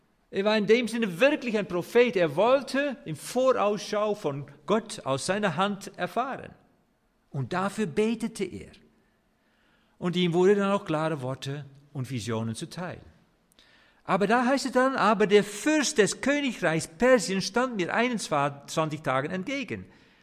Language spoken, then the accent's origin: German; Netherlands; German is a second language; ich als Holländer irgendwie anders ticke.